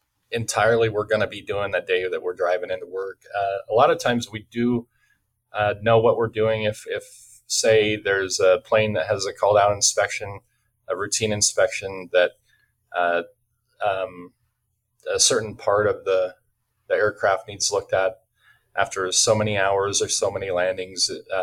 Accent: Friend, Nebraska, United States; Growing up, I grew up in Friend, Nebraska, and I worked a lot of times in the cornfields, just like everybody else.

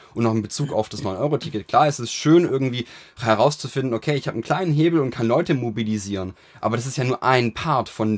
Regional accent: Germany; dass wir natürlich als Deutsche darauf aufbauen

